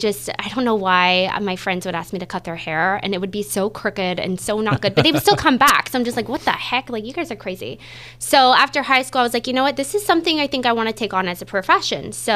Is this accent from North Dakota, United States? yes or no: no; Clovis, California, United States; also born or lived in Fremont; I am a local hairstylist here in town, also lead a nutritionist organization. I moved here from Fremont when I was about 8 years old, so I'm a local pretty much. Went to Clovis East High School, all that good stuff.